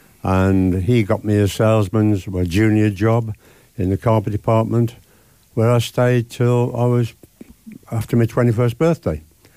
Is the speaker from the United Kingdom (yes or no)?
yes; Great Bridge, West Midlands, United Kingdom; I was born and brought up in Great Bridge.